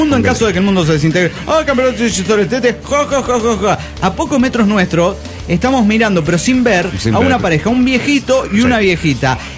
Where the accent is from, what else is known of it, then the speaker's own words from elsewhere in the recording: Mexico City, Mexico; del DF mexicano.